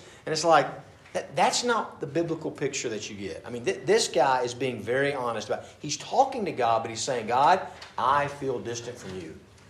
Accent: United States; I grew up in America. I like being American, right? I grew up on cowboy movies.

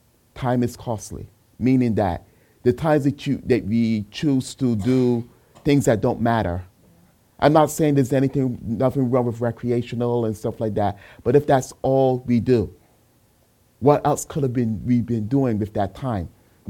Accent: Barbados; also born or lived in Brooklyn, New York; I was born in Brooklyn, but if you hear a slight accent, that's because my mom is from Barbados, and that's where I was raised.

